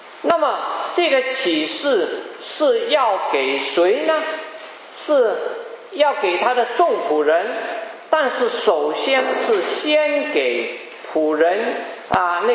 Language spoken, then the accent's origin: Chinese; China; 我们中国人常常说预言，预言是什么意思呢？